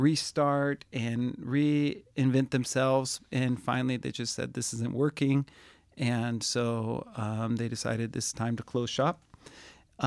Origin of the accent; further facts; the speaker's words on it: Bothell, Washington, United States; now in Austria; I'm from Bothell, which is right next to Woodinville.